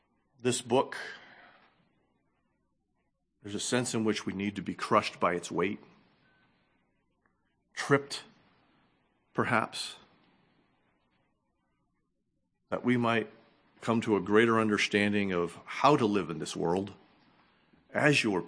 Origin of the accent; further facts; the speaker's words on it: New England, United States; born there; It's not just because I was born in New England and everyone's in my way on the road.